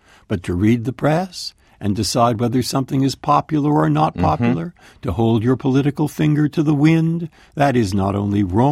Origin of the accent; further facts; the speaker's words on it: San Francisco, California, United States; born there; moved away; also born or lived in Massachusetts; I was born in San Francisco. I've lived nearly 50 years in Massachusetts.